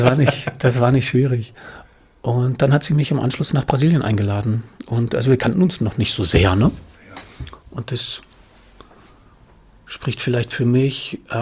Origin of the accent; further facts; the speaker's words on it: Rostock, Mecklenburg-Vorpommern, Germany; als Rostocker, der hier Fahrrad fährt, der hier unterwegs ist.